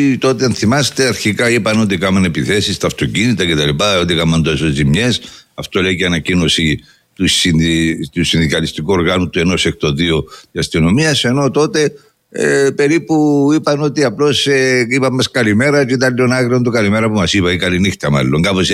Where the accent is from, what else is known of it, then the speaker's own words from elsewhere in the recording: Nicosia, Nicosia District, Cyprus; Είμαι από Λευκοσία, δουλεύω σε σχολείο στο Φρέναρος και περνάω καθημερινά από τις περιοχές.